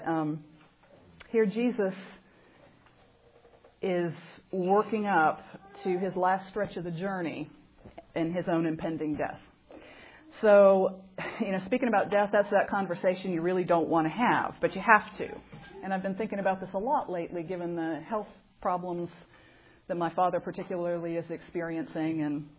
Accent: Pennsylvania, United States; I grew up in Pennsylvania on a farm

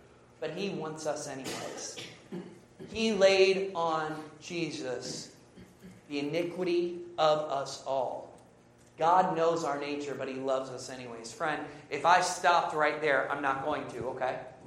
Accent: Indiana, United States; You know, I grew up in Indiana.

